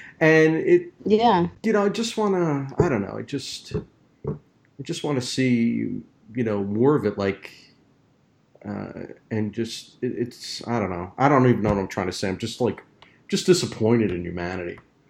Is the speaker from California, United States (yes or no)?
no; Kearny, New Jersey, United States; I grew up in Kearny, New Jersey, which is right between Newark, New Jersey and Jersey City and right outside of New York City.